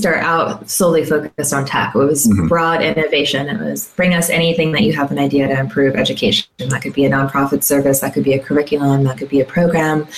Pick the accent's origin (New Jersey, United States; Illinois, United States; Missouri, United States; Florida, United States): Missouri, United States; Kansas City; but I was placed in my hometown, Kansas City, which is sometimes unusual for that program. So I came back here.